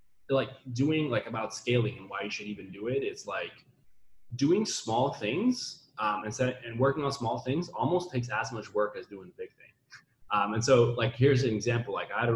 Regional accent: Netherlands; Now, I'm from Europe, and in Europe, like, when I'm from Western Europe, I'm from the Netherlands, great country, awesome place, but like there, we just don't think big.

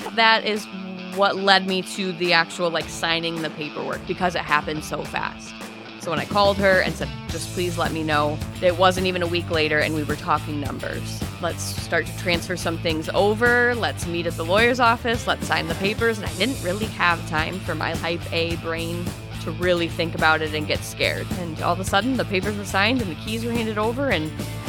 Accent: St. Clair, Michigan, United States; I live in St. Clair currently. I grew up in St. Clair. Really just been here since I was very little, like first grade. So I've been in the St. Clair area, Blue Water area, all of that I can remember.

